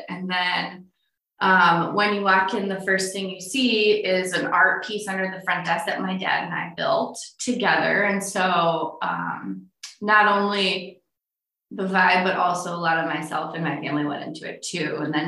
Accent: Grosse Pointe, Michigan, United States; also born or lived in Detroit; So I am originally from Grosse Pointe and so moved here from Detroit again after getting married

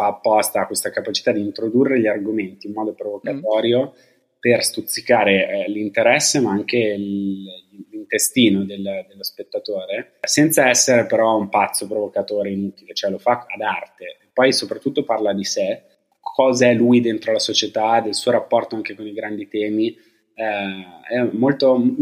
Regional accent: Milan, Lombardy, Italy; Essendo milanese mi piacciono tutto il mondo

